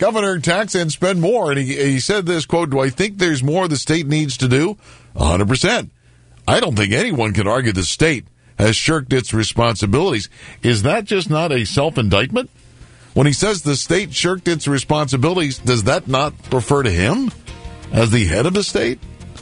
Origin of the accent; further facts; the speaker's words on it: Bowie, Maryland, United States; the city of Bowie, my hometown